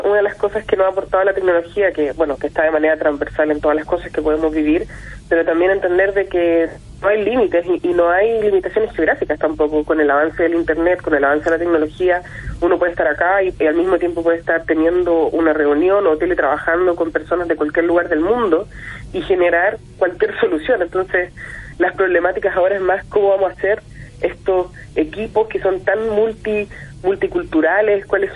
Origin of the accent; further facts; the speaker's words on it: Chile; los innovadores chilenos somos resilientes, que somos importantes